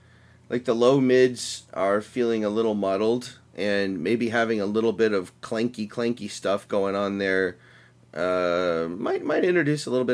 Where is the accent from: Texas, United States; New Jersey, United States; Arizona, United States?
Texas, United States; I'm from Texas, man. That's a compliment.